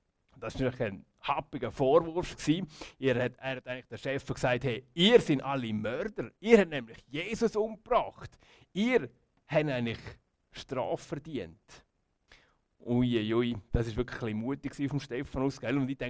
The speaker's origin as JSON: {"language": "German", "country": "Switzerland", "said": "Und bei uns in der Schweiz, auch im Fürstentum Liechtenstein, ist es zum Glück etwas anders."}